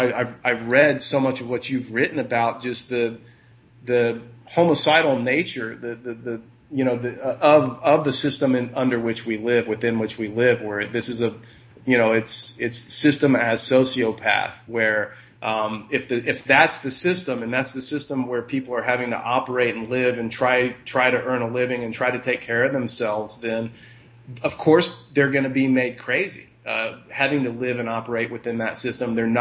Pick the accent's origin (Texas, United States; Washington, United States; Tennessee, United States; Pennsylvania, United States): Texas, United States; moved away as an adult; now in Alaska, United States; I mean, I was raised in Texas in a conservative Republican family